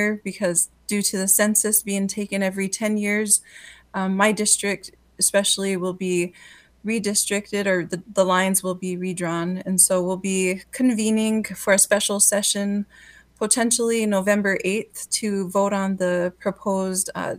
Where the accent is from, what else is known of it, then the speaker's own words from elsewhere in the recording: Mandaree, North Dakota, United States; now in Fargo, United States; I'm originally from Mandaree. I'm from the western side of North Dakota, and I currently live on the eastern side in Fargo